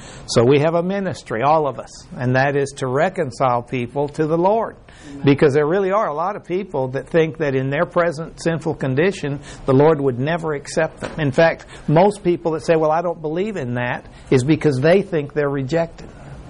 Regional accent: Mexico; I was raised in Mexico. And in Mexico, we were not citizens of Mexico. We were residents, but not citizens.

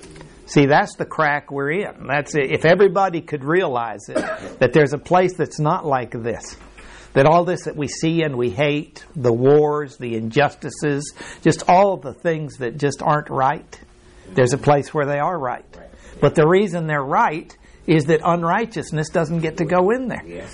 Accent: Mexico; I remember I grew up in Mexico, and down there, manners or behavior really counted for a lot.

